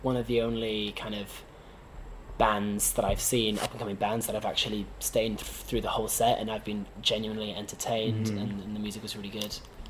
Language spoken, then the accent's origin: English; Italy; Daisy and I grew up in Italy